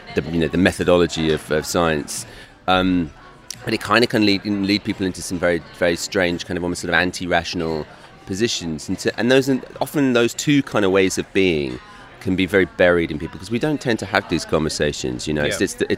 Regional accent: England, United Kingdom; accent: English; now in New York, United States; Since I'm now get identified as a New Yorker by other Americans in other parts, the English accent kind of gets bracketed into some sort of New Yorker thing.

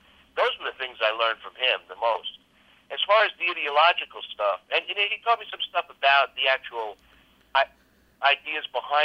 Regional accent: New York, United States; accent: Long Island; not this voice I'm speaking to in my Long Island accent

